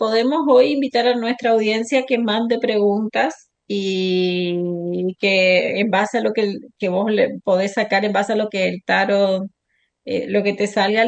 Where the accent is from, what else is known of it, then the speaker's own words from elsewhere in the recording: Oberá, Misiones, Argentina; Soy de Overa Misiones.